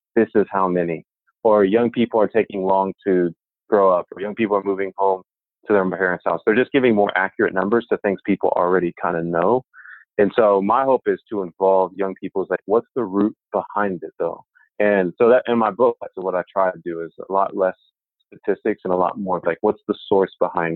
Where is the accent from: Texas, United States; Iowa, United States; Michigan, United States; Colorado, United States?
Texas, United States; So I'm from Texas. I just had to drive here to do this podcast. It's crazy hot in Texas.